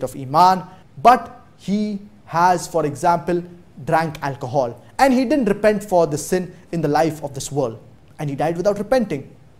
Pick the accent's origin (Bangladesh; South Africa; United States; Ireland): Bangladesh; from Bangladesh.